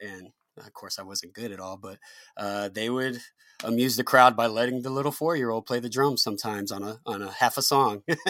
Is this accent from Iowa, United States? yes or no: no; Elgin, Texas, United States; So I grew up right outside of Austin in a little town called Elgin, Texas.